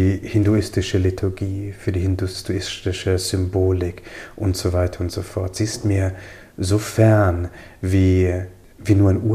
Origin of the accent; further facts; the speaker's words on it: Germany; Ich bin in Deutschland groß geworden. Weil mein Vater konvertiert ist, bin ich Christ.